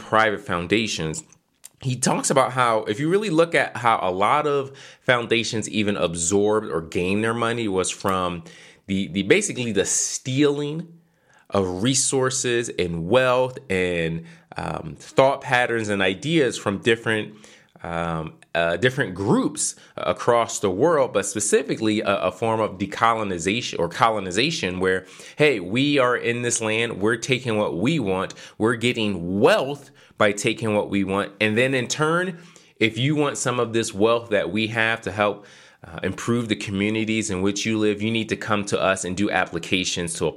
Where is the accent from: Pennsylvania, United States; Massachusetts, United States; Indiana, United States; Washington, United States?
Pennsylvania, United States; Philadelphia; now in Charlotte, United States; I grew up in Philadelphia. And one of the things growing up in Philadelphia, the city, I think at the time back in the 90s, was like 43% black.